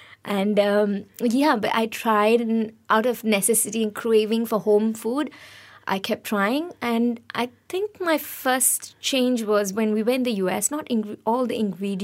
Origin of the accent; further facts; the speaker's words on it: Goa, India; I'm from Goa, so there's a lot of food that's very familiar to Goan cuisine as well as the Malaysian cuisine